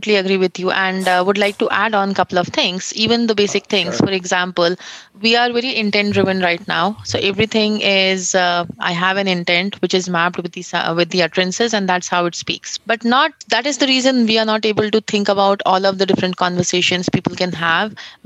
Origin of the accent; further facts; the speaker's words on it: India; accent: Indian; English is a second language; I have a different accent and my Indian accent is mixed. I don't have any British, accent kind of thing. It's very, very Indianized kind of.